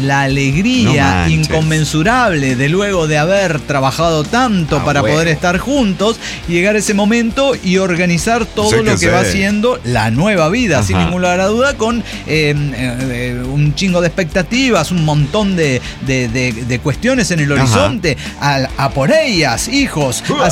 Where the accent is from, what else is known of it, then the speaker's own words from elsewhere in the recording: Havana, Cuba; de La Habana, Cuba.